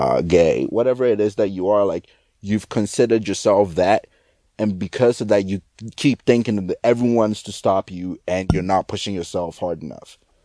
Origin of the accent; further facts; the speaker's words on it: Ghana; And, you know, I'm not American, like, I'm Ghanaian, and I would be pissed.